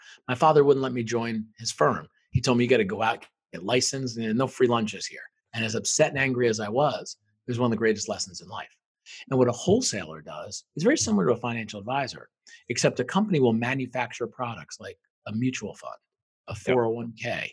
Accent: New York, United States; I grew up outside New York City, but that became my home pretty much instantly.

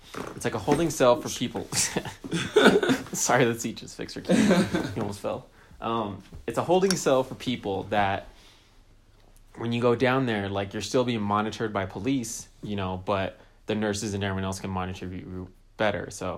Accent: California, United States; born there; I was born here legally. I was born in California. my dad came over. My mom was born in San Francisco.

